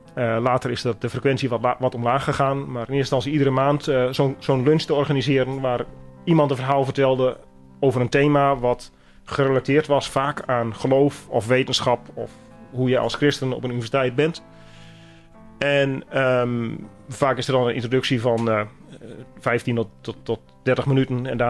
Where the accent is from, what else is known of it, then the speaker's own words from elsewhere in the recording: Nunspeet, Gelderland, Netherlands; Ik ben geboren en getogen in Nunspeet. Mijn accent laat waarschijnlijk al horen dat ik niet helemaal hier vandaan kom.